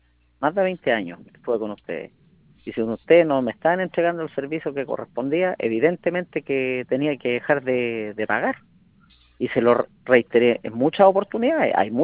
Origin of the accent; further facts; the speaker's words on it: Laja, Biobío, Chile; yo vivo en Laja, yo soy de Laja, es una comuna chica, no tengo sucursal cerca